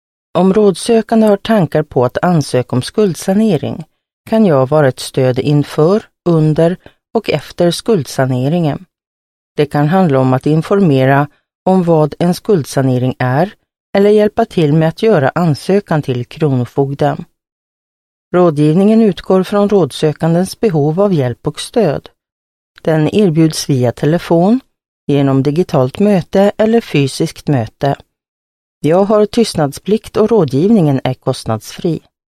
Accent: Torsby, Värmland, Sweden; also born or lived in Gothenburg; Innan jag började på min nuvarande tjänst bodde och jobbade jag i Göteborg. Efter att ha bott där i flera år har jag nu återvänt till Torsby där jag är född och uppvuxen.

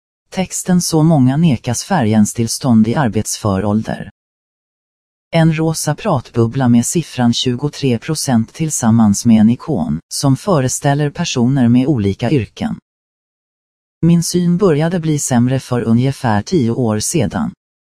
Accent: Stockholm, Stockholm County, Sweden; Jag är urstockholmare men min mamma kommer från Bergslagen och pappa från Småland.

